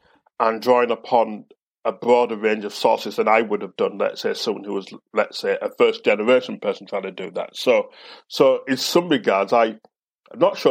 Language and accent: English; London, United Kingdom; me being a black person of Caribbean descent, born and brought up in London